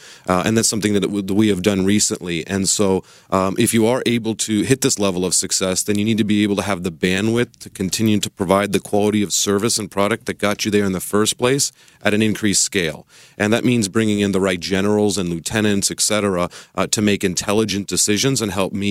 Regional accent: Sacramento, California, United States; it was important to me growing up in Sacramento and starting this out of UC Davis

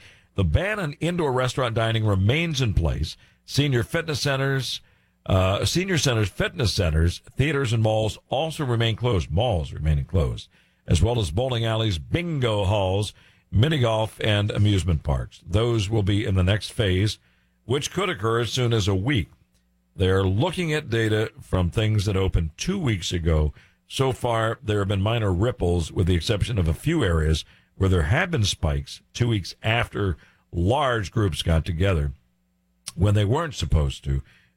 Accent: Silver Spring, Maryland, United States; also born or lived in Washington, D.C.; as a Boy Scout growing up in the Maryland suburbs, I was born in Washington, D.C., but grew up in Silver Spring, Maryland.

